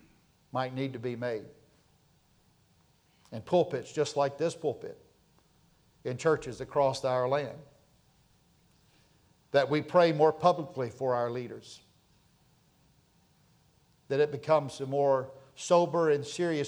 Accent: United States; But the last I looked, I too am American. I'm an American.

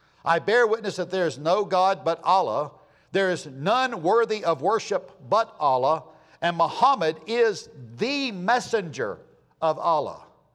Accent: United States; as a Christian, as an American

